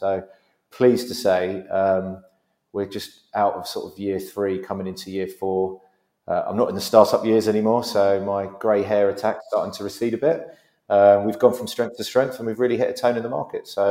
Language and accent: English; London, United Kingdom; So, I grew up in quite a sort of colourful background in sort of East London, living with lots of different nationalities.